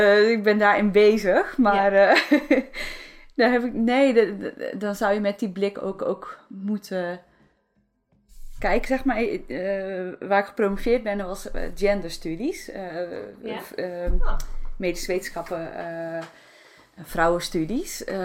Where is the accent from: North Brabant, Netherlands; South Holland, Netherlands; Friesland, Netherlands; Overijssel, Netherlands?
Friesland, Netherlands; ik ben opgegroeid in Friesland, dus ook altijd bij het water.